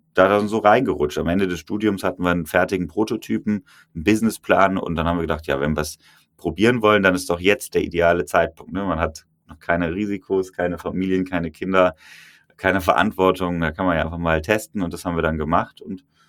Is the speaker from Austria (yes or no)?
no; Cologne, North Rhine-Westphalia, Germany; als Kölner Jung